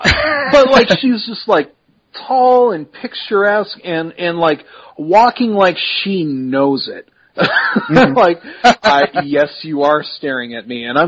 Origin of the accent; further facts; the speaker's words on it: Des Moines, Iowa, United States; because, you know, you don't really experience this growing up in Des Moines.